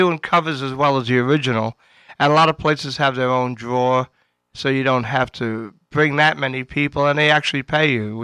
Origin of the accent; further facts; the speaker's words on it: Queens, New York, United States; he said I was from Brooklyn, but I was from Queens.